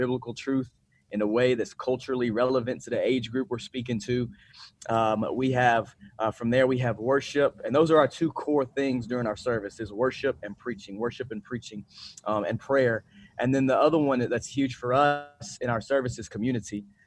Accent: Memphis, Tennessee, United States; I was born and raised here in Memphis, and I never knew about Bellevue Baptist Church, though, when I was growing up.

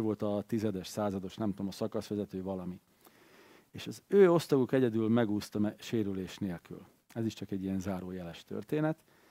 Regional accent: Serbia; ugye a 90-es évek Szerbiájában apukám kisebbségi politikus, meg újságíró, meg stb. És én is abban nőttem fel

